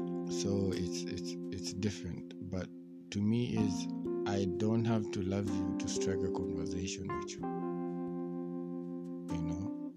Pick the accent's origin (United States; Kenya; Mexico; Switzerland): Kenya; And mostly Kenyans, I'm a Kenyan.